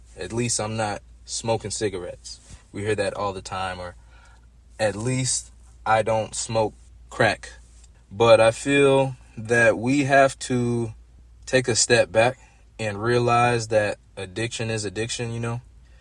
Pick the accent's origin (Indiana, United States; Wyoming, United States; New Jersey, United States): Indiana, United States; Gary; I grew up in Gary, Indiana. Substance use is very prevalent in my community.